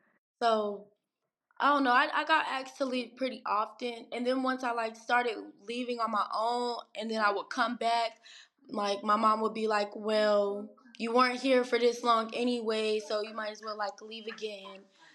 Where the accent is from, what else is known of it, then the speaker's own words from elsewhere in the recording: Georgia, United States; I'm 18. I'm from Georgia, and I'm a youth homelessness advocate.